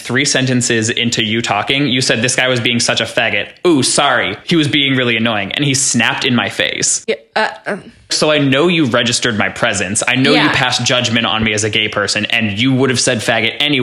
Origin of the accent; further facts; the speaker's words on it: Oak Park, Illinois, United States; But also growing up in Oak Park, it supports so many diverse backgrounds